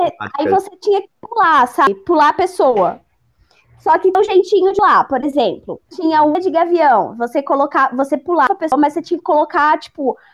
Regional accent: Bahia, Brazil; Eu cresci lá na Bahia

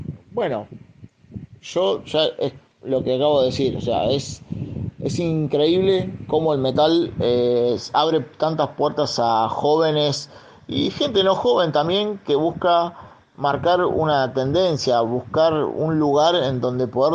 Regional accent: Quilmes, Buenos Aires Province, Argentina; Bueno, obviamente somos de Argentina. Pero bueno, somos de Quilmes, provincia de Buenos Aires.

